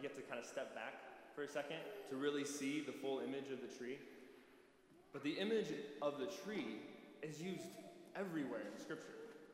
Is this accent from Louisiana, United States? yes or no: no; Kansas, United States; I'm originally from Osborne County, and there's a hill south of our farm